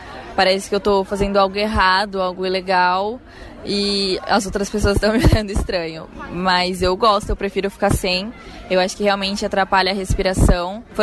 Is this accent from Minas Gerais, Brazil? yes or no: no; Botucatu, São Paulo, Brazil; sou do curso de jornalismo, tenho 22 anos e eu sou do interior de São Paulo, Botucatu.